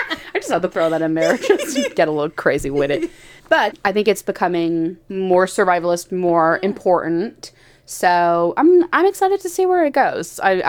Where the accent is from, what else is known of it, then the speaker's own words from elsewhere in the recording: United Kingdom; being a Brit, like a very overly polite people